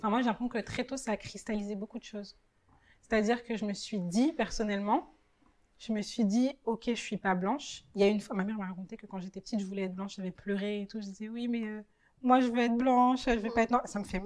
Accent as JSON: {"language": "French", "country": "France", "tie": "born or raised there", "said": "Bon, je suis en France, j'ai grandi en France, et j'étais à l'école, mais j'étais en banlieue."}